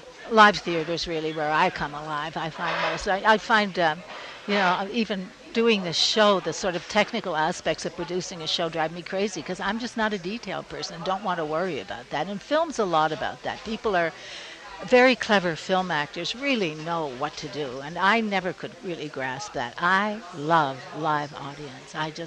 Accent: Canada; Well, I'm Canadian. Well, I'm Canadian-American, actually. I'm a dual citizen. And most my career has been in Canada.

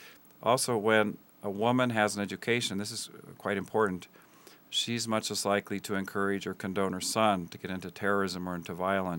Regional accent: Tanzania; As a child, I grew up in Africa, in Tanzania, 15 years.

